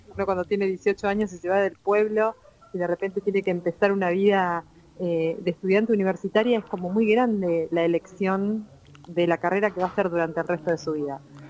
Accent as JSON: {"language": "Spanish", "town": "Oriente", "region": "Buenos Aires Province", "country": "Argentina", "tie": "born or raised there", "said": "yo desde mi pueblo, desde Oriente, lo que sabía era que quería hacer alguna carrera donde tuviese que hablar con la gente"}